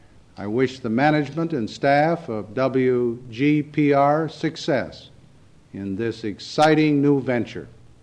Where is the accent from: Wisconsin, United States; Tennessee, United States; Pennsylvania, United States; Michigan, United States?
Michigan, United States; in my home state of Michigan